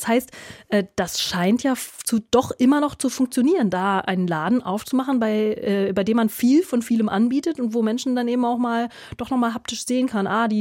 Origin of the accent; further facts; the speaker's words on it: Mainz, Rhineland-Palatinate, Germany; zum Beispiel in meiner Heimatstadt Mainz gibt es ein ehemaliges